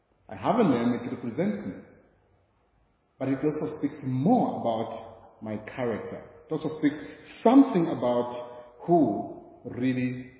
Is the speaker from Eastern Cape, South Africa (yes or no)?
no; Kempton Park, Gauteng, South Africa; I come from Kempton Park and I'm lecturing at Nkanya